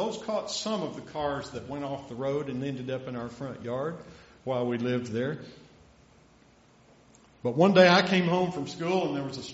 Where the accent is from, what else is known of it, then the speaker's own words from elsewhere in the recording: Bridgeport, United States; Anymore, I usually just say I'm from Bridgeport.